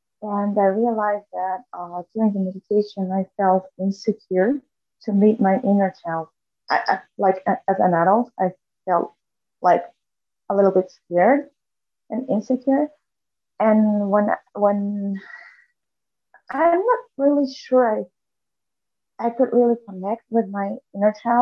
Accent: Mexico; I'm from Mexico.

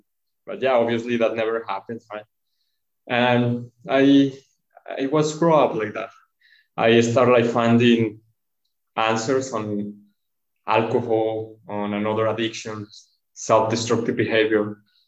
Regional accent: Mexico; English is a second language; I come from Mexico. I was born there.

